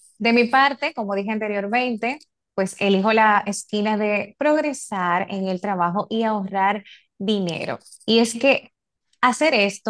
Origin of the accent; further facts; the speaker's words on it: Dominican Republic; nos va a permitir, como dominicano, dormir mejor